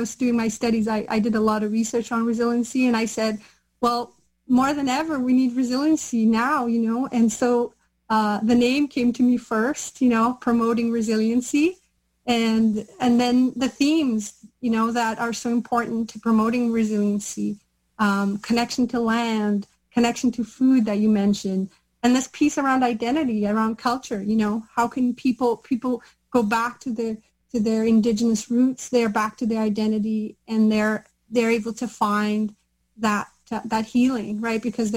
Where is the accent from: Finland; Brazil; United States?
Brazil; now in Canada